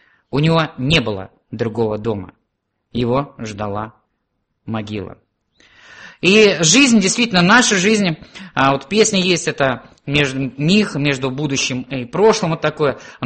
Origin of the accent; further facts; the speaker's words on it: Russia; born there; moved away; Я родился на Волге, приехал сюда, увидев Енисей, это бурная река